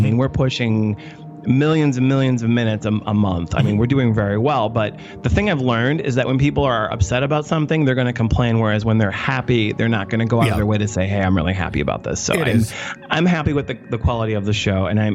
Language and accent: English; Milwaukee, Wisconsin, United States; I'm from Milwaukee. I love Milwaukee, and I want to put Milwaukee in as many of my films and TV shows as I can because it's a beautiful city.